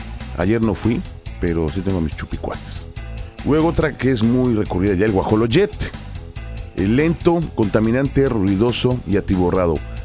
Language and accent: Spanish; Mexico; Hoy quiero recordar a toda la gente que somos mexicanos todo el año